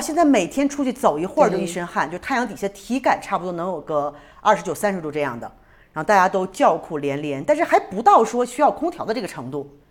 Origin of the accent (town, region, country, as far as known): China